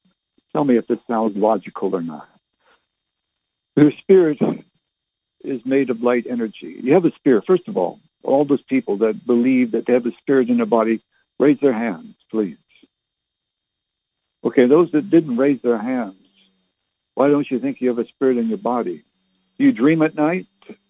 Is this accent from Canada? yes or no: yes; Barrie, Ontario, Canada; also born or lived in Halifax / Fredericton / Oromocto / Ottawa; Born in Barrie, Ontario. I lived in Halifax, Nova Scotia, two places in New Brunswick, Fredericton and Oromocto, and the capital, Ottawa. For a total of 17 years altogether